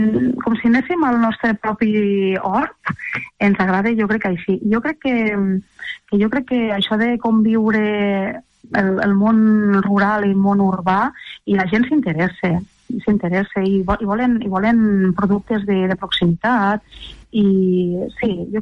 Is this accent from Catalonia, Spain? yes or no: yes; Lleida, Catalonia, Spain; born there; jo soc nascut a l'Horta de Lleida, concretament a la partida de Torres Sanull, i ja vinc de pares, padrins i repadrins, pagesos, i de cases parials, no?, de l'Horta de Lleida.